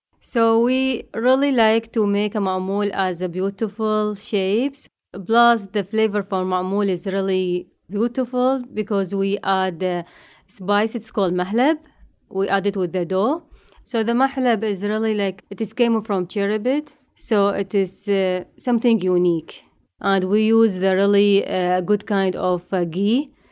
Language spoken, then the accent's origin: English; Iraq; English is a second language; I came from Iraq.